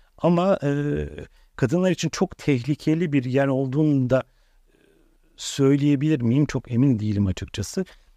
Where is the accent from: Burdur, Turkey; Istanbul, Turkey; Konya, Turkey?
Istanbul, Turkey; Beyoğlu; Medya çünkü Beyoğlu çok tehlikeli bir yer olarak bütün Türkiye'ye lanse ediyor. Ben şu çocukluğumu orada geçirdim. Ve 13 yaşından itibaren yavaş yavaş gece yaşantım artmaya başladı.